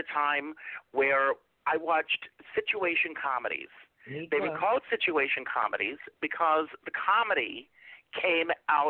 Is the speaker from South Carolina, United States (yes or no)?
yes; Conway, South Carolina, United States; who would have thought that this little kid growing up in Conway, South Carolina, watching Cinderella once a year on television, would be friends with her?